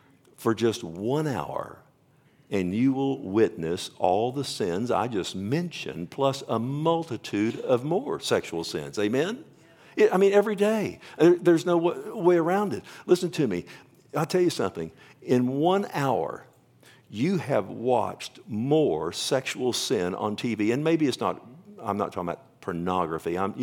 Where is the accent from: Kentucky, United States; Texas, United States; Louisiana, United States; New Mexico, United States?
Texas, United States; Keller; We're from Keller.